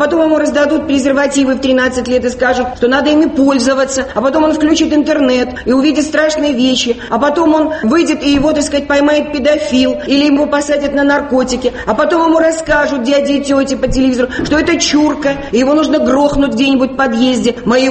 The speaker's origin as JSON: {"language": "Russian", "region": "Caucasus", "country": "Russia", "said": "Я сама с Кавказа, я сама адыгейка, я из шапсугов, это соседи абхазов. Я осетинская невестка, я мать трех осетин."}